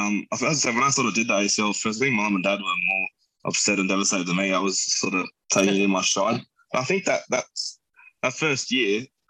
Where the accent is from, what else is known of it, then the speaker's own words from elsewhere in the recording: Camden, New South Wales, Australia; It was just sort of talking about just me as a kid, growing up in Camden, playing footy, my mates from then, and just that sort of journey and about playing for Camden.